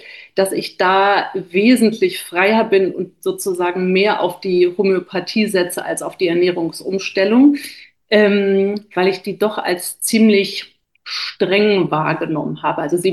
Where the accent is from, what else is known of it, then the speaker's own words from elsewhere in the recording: Berlin, Germany; aus Berlin.